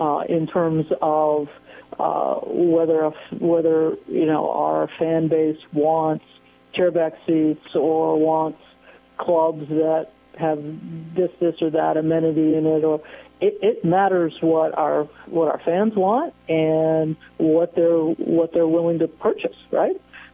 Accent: East Coast, United States; also born or lived in Midwest; being growing up in East Coaster and certainly spending the first 20 years, a couple thirds of my career in the East and the Midwest

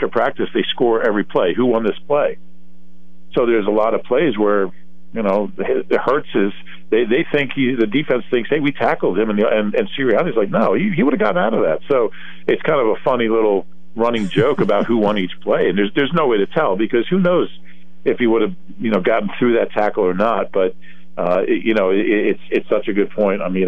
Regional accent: Columbus, Ohio, United States; my dad used to teach at Ohio State, so I grew up in Columbus

